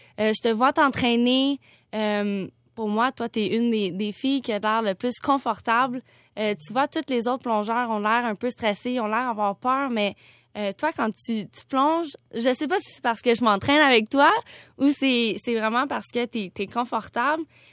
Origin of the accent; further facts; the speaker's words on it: Montreal, Quebec, Canada; Moi, mes parents, ils sont nés ici. Donc, moi, j'ai grandi ici au Canada.